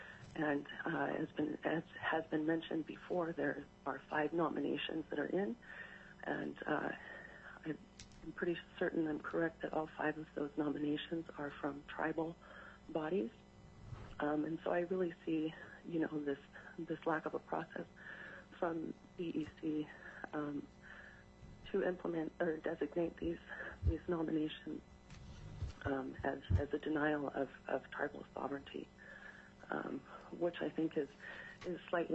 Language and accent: English; Ketchikan, Alaska, United States; now in Juneau, United States; I'm Simshian from the Eagle Clan, born and raised in Ketchkan, Alaska, but I live here in Juneau